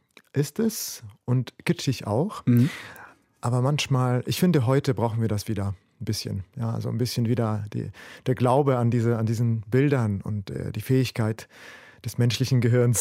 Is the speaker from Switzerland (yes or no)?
no; Lebanon; moved away as an adult; now in Germany; Ich bin im Krieg in Libanon aufgewachsen und das war immer unerwartet, was am nächsten Tag kam.